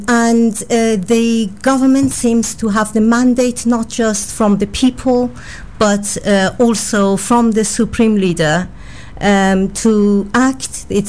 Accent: Iran; moved away as an adult; now in Bristol, United Kingdom; Well, I'm originally from Iran. I came to Britain when I was 21, following the Iranian Revolution, and I married, had children, and stayed on.

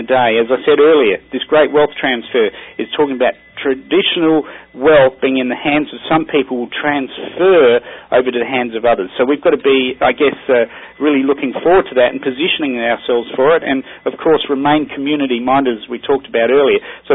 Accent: New Zealand; born there; also born or lived in Australia; Well, I was born in New Zealand and lived in Australia.

